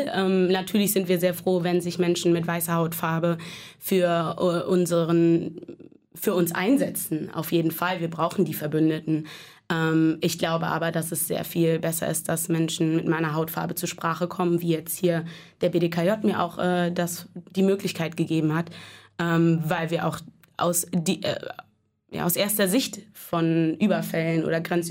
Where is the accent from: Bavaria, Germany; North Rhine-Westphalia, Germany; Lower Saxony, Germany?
North Rhine-Westphalia, Germany; Bergisch Gladbach; also born or lived in Addis Ababa; ich komme aus Bergisch Gladbach bei Köln, gebürtig aus Addis Abeba, Äthiopien.